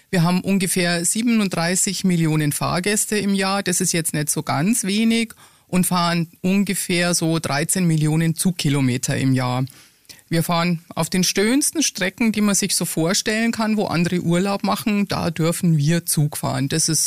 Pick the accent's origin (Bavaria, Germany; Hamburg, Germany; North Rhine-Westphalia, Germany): Bavaria, Germany; Ingolstadt; now in Augsburg, Germany; also ich komme ursprünglich aus Ingolstadt, wohne in Augsburg und war auch in Peiting und Umgebung politisch unterwegs.